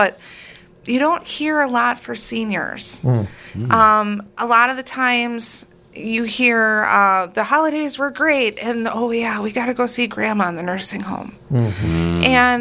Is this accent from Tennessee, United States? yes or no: no; Wisconsin Rapids, Wisconsin, United States; I grew up here in Wisconsin Rapids.